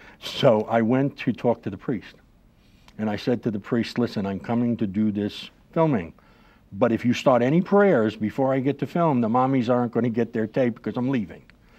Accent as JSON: {"language": "English", "town": "Brooklyn", "region": "New York", "country": "United States", "tie": "born or raised there", "said": "They couldn't when I was little because I was brought up in Williamsburg, Brooklyn, which is a very Jewish"}